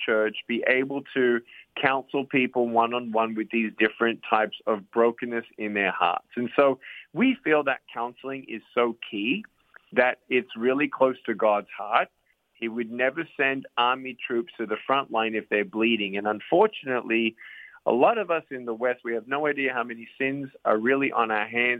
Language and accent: English; Australia; born there; I was born in Australia with no limbs, no medical reason as to why this had happened.